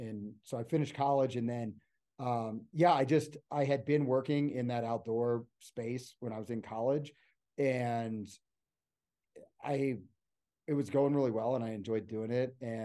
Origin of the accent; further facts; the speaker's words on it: Pennsylvania, United States; I was born in Pennsylvania, and I always loved being outside, and I grew up like hunting and fishing and stuff